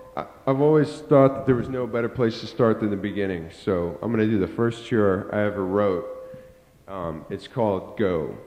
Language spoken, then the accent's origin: English; Fort Worth, Texas, United States; Did you hear me say … from Fort Worth, Texas?